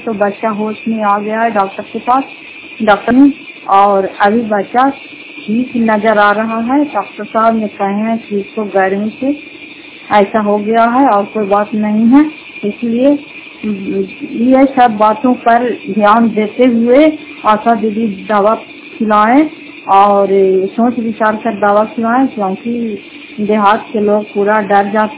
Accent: Fatehpur, Bihar, India; घर फतेहपुर पंचायत मकौटा जिला नालंदा त्रापसरा ब्लॉक की निवासी हूँ।

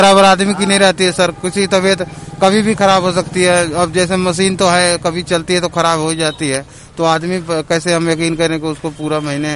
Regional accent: Varanasi, Uttar Pradesh, India; मैं बनारस से रहने वाला हूं। मैं यहां 6 साल से रह रहा हूं यहां सर

